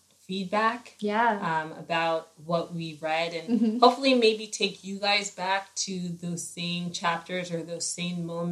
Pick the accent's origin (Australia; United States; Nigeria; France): Nigeria; I'm Nigerian.